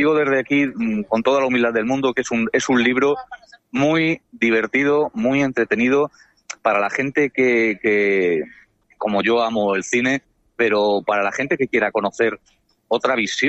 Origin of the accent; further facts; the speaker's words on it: Benidorm, Valencian Community, Spain; allí en tu tierra, mi tierra, que es ese lugar de acogido magnífico que es la ciudad de Benidorm.